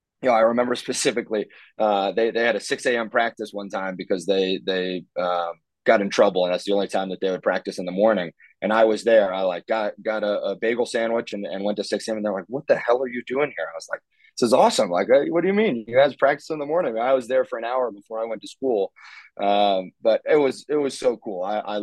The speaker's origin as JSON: {"language": "English", "town": "South Bend", "region": "Indiana", "country": "United States", "tie": "born or raised there", "said": "But the cool part was growing up in South Bend in kind of a smaller town, and having Notre Dame as kind of my personal playground as a kid."}